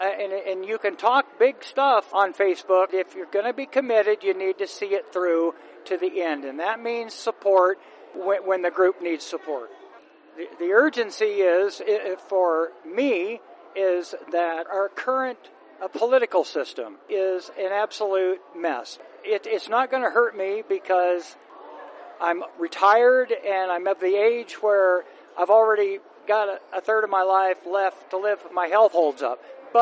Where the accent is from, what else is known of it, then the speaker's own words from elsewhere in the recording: Ottumwa, Iowa, United States; I'm from Ottumwa, Iowa.